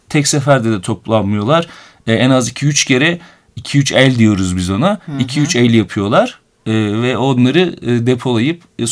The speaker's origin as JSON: {"language": "Turkish", "region": "Aydın", "country": "Turkey", "tie": "born or raised there", "said": "Bu benim de memleketim olması sebebiyle hep söylenen bir cümle vardır. Hani Aydın Ovası için böyle söylerler."}